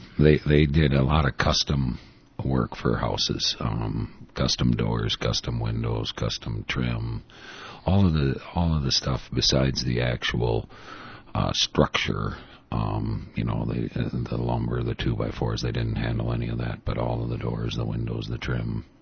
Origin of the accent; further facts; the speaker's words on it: Richfield, Minnesota, United States; I was born in Richfield, Minnesota. Well, actually born in Minneapolis, but grew up and lived my whole until I graduated from high school in Richfield.